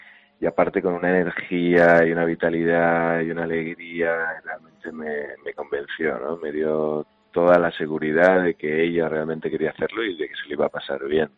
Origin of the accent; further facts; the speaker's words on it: Albacete, Castilla-La Mancha, Spain; de cuando en cuando vuelvo a Albacete también a volar en mi tierra